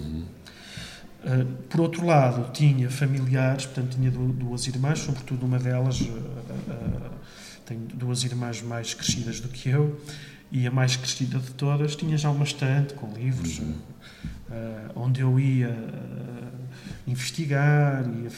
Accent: Rio Maior, Santarém, Portugal; eu sou de Rio Maior, agora cidade, portanto, à época ainda não era

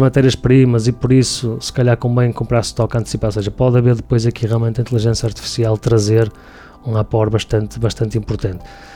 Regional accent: Portugal; Nós somos portugueses e somos europeus em simultâneo, logo por aí, não é?

